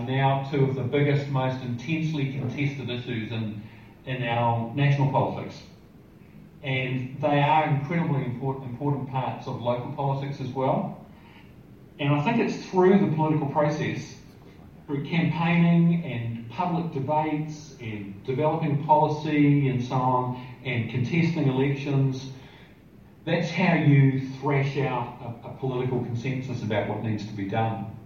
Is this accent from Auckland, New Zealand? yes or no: yes; Auckland, New Zealand; in the experience in Auckland, which I'm because that's my hometown, I'm very familiar with benefits of creating